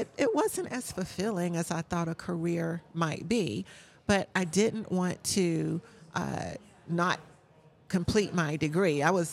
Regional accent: Duncan, South Carolina, United States; yes, Duncan, South Carolina.

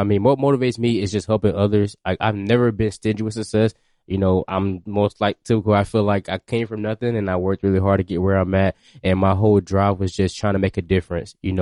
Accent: Pensacola, Florida, United States; So I grew up here in Pensacola. I've been here my whole entire life.

